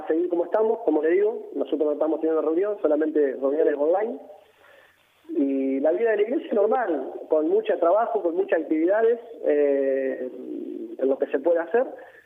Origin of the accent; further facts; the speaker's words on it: San Nicolás de los Arroyos, Buenos Aires Province, Argentina; Yo soy de la ciudad de San Nicolás de los Arroyos.